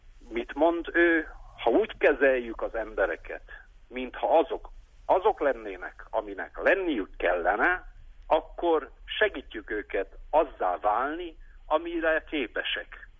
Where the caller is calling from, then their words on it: Odorheiu Secuiesc, Harghita, Romania; Székelyudvarhelyről vagyok